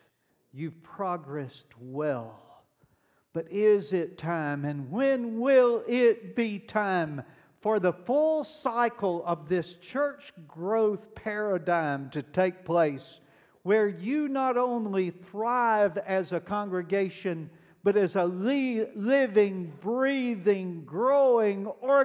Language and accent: English; the South, United States; You know, when I was a kid, I grew up in the South. You already knew that by the accent, right? Okay, so I grew up in the South